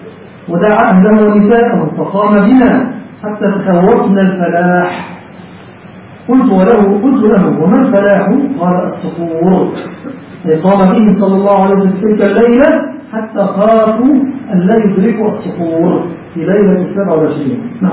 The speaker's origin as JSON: {"language": "Arabic", "country": "Egypt"}